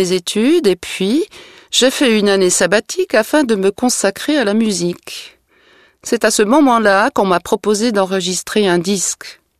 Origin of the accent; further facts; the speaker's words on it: Scotland, United Kingdom; accent: Scottish; plusieurs fois, on m'a demandé de masquer mon accent écossais.